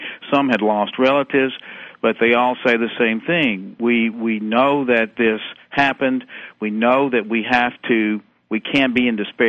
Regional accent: the South, United States; I was warm the entire time, and hey, I'm from the South

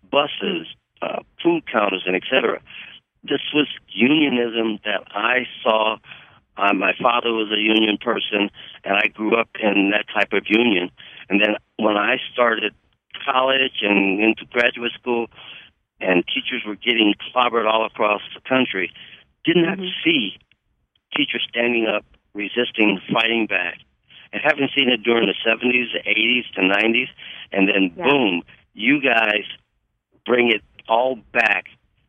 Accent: Detroit, Michigan, United States; Like I said, I'm from Detroit, and I grew up during the time when the automobile unions were going through a lot of what we were going through in education

